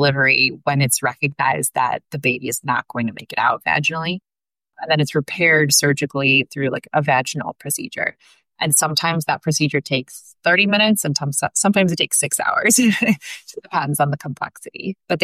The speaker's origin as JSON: {"language": "English", "town": "Pittsburgh", "region": "Pennsylvania", "country": "United States", "lives_now": "Cleveland, United States", "said": "I'm from Pittsburgh, but I had done my training in Cleveland."}